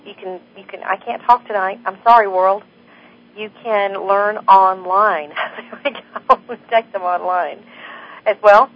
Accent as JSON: {"language": "English", "region": "Texas", "country": "United States", "said": "Plus, we're from Texas, so verde is green around here."}